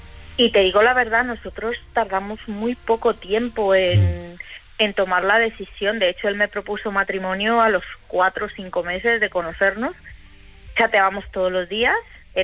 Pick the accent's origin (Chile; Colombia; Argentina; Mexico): Colombia; now in Spain; Yo soy colombiana, mi esposo es español.